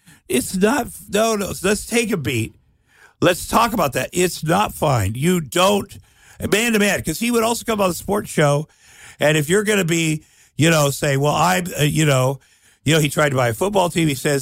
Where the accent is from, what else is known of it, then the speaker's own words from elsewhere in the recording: Iowa, United States; I grew up in Iowa. And your family's different. You will get picked on.